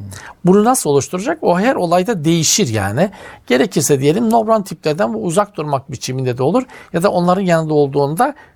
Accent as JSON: {"language": "Turkish", "region": "Black Sea Region", "country": "Turkey", "said": "Atma türkü dediğimiz olay mesela bizim Karadeniz'de aslında bir laf sokma türküdür sanatsal biçimde."}